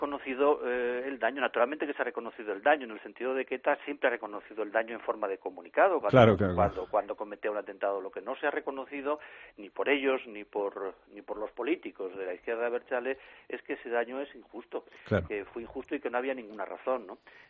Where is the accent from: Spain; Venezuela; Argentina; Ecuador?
Spain; nos debemos como españoles, como demócratas